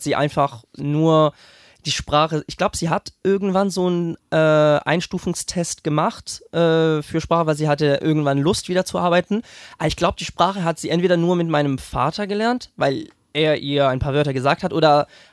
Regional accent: France; German is a second language; also born or lived in Germany; ich bin in Frankreich aufgewachsen, bin in Deutschland geboren. Meine Mutter kommt aus Deutschland und mein Vater kommt aus Frankreich. Und nach meiner Geburt ist meine Mutter mit mir nach Frankreich ausgewandert. Und dort bin ich dann aufgewachsen

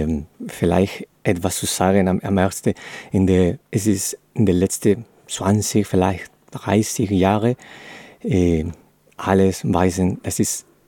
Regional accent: Chile; German is a second language; now in Germany; Ich komme aus Chile, ich bin Chilene, normalerweise ich sage das, aber mein Vater ist aus Peru, ich wohne in Deutschland, ich spreche Deutsch, Englisch, ich habe ein bisschen in Spanien studiert

